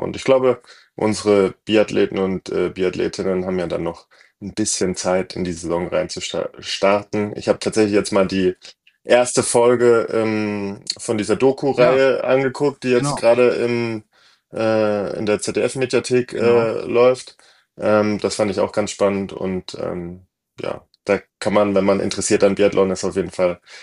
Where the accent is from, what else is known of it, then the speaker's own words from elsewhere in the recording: Bavaria, Germany; ich bin ja quasi in Bayern groß geworden und dann auch regelmäßig in den Bergen gewesen